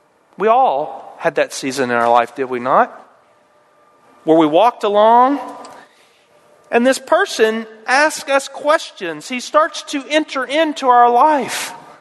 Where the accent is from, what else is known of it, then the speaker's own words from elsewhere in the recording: Winchester, Kentucky, United States; also born or lived in Okinawa, Japan; I grew up in Winchester, Kentucky, born in Okinawa.